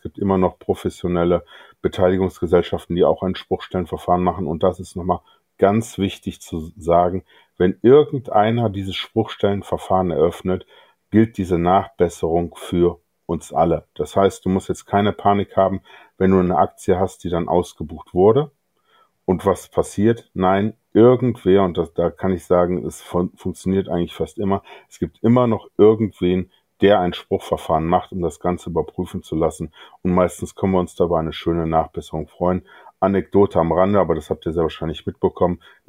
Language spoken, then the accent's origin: German; Rhineland, Germany; ich bin sozusagen ein Kind des Rheinlandes, hier aufgewachsen, Bankausbildung gemacht